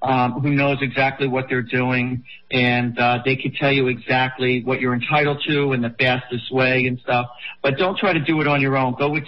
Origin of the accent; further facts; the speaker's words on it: South Africa; I'm from South Africa.